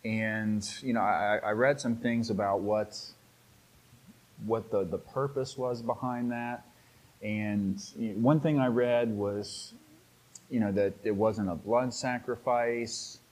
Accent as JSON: {"language": "English", "region": "West Virginia", "country": "United States", "said": "And I'm from West Virginia, and this time of year, deer everywhere throughout the way."}